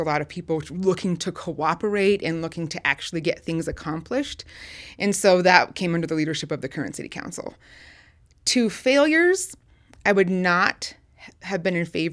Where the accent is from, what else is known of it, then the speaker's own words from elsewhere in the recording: Glenwood Springs, Colorado, United States; passion and love I have for Glenwood Springs. Neither Don nor Jonathan are able to do that. This is my hometown.